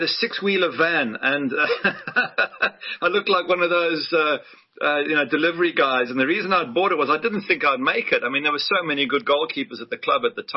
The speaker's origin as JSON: {"language": "English", "country": "South Africa", "tie": "born or raised there", "also_born_or_lived": "England", "lives_now": "Florida, United States", "said": "Yeah, no, we came at about 6 years of age. So, I mean, I'm basically South African in the sense that I grew up there and I see myself as South African. But obviously I was entitled to play for England, you know, due to my birth."}